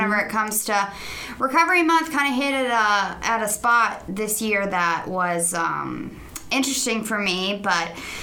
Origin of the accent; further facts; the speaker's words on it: Columbia, Missouri, United States; moved away as an adult; So I am from Columbia, Missouri.